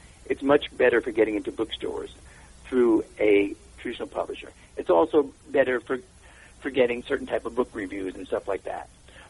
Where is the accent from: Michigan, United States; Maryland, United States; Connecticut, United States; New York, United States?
New York, United States; Bronx; So anyway, I do have very fond memories of growing up in the Bronx.